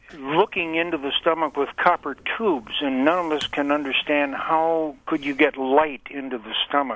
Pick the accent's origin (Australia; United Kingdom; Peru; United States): United States; Madison, Wisconsin; I'm really from Madison. I'm on the medical school, but I'm up in the bush closing the lake cottage up for the winter.